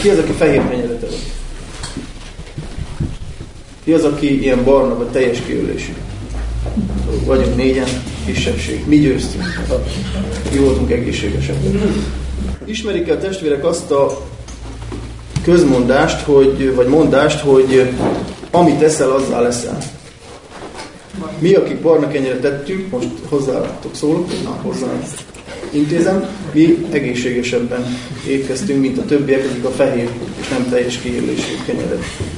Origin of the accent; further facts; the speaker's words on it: Füzesabony, Heves, Hungary; én mondjuk füzesabonyban nőttem föl